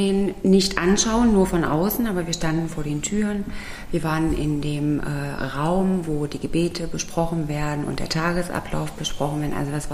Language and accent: German; Magdeburg, Saxony-Anhalt, Germany; born there; weil ich bin in Magdeburg geboren und wenn der Magdeburger den Dom nicht sieht, dann ist er krank